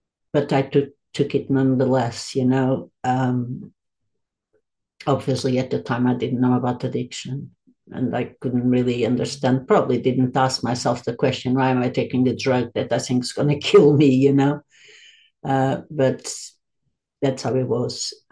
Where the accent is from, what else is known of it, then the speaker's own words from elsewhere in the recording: Lisbon, Portugal; And that was back in Portugal, in my home country. So I'm from the capital, Lisbon